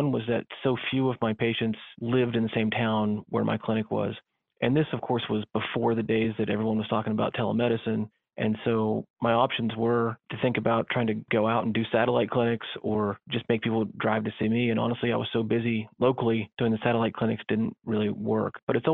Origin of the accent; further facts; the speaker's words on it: West Virginia, United States; Well, first of all, I was born and raised in West Virginia, was gone for a bit of my training and early in my career, and then got an opportunity to come back.